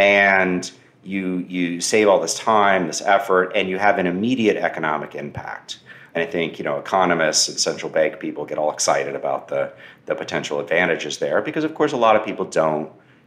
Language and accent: English; Austin, Texas, United States; I mean, I went to the largest crypto mine in America, which is outside of my hometown of Austin, in March of this year.